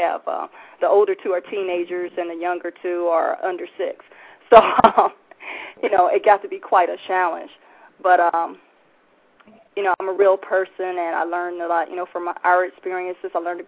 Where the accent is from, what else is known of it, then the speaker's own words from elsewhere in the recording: St. Louis, Missouri, United States; now in Virginia, United States; Well, originally I'm from St. Louis, Missouri.